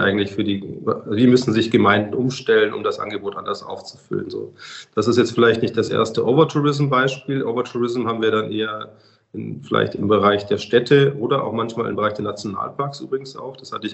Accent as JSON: {"language": "German", "region": "Bavaria", "country": "Germany", "said": "Also ich komme ja aus Bayern, wir haben ja das Thema Wintertourismus, was für uns auch identitätsstiftend ist"}